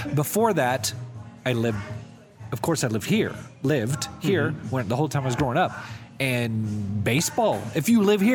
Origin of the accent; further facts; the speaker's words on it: United States; Because we're American, we have our chest stuck out.